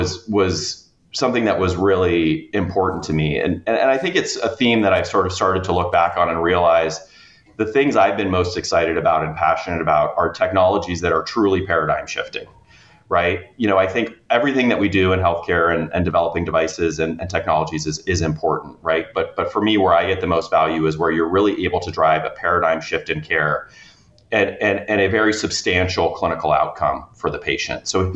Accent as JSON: {"language": "English", "region": "California", "country": "United States", "said": "I'm from the Bay Area originally. She's from New York. I said, let's go try the Bay Area."}